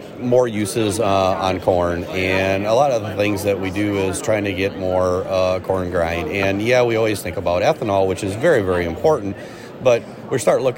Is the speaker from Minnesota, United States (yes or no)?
yes; Mountain Lake, Minnesota, United States; from Mountain Lake, and I'm on the Minnesota Corn Research and Promotion Council